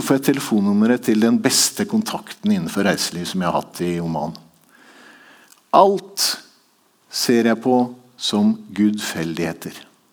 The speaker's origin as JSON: {"language": "Norwegian", "region": "Eastern Norway", "country": "Norway", "said": "Jeg er østlending, og jeg vet at dere i Rogaland ikke har sånn voldsom tru på østlendinger."}